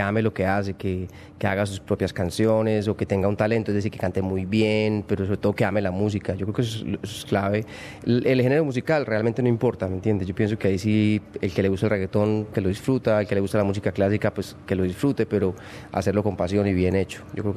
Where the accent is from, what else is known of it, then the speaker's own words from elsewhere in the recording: Colombia; hoy me siento más colombiano que nunca y más orgulloso de ser colombiano que nunca, pero pues estoy viajando todo el tiempo, aunque no, mi cuerpo no está físicamente en Colombia